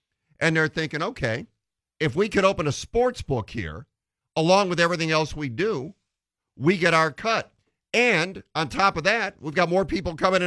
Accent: Detroit, Michigan, United States; also born or lived in Arizona; You know, when I grew up in Detroit, that's what we called it, pop. Moving to Arizona, I said I'd like some pop, and people looked at me like I was speaking a foreign language.

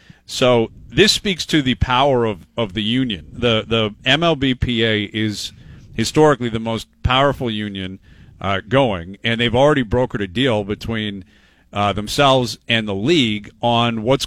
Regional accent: Canada; as a Canadian.

